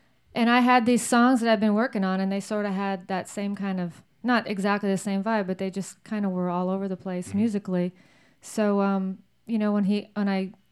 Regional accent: Canada; I'm known as the Canadian blues artist down here, so it kind of refers to my northern roots.

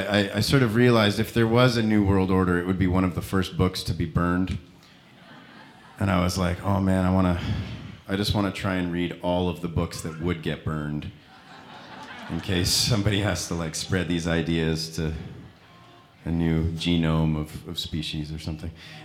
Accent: Canada; As Jeff said, we're from Canada, a long way from home.

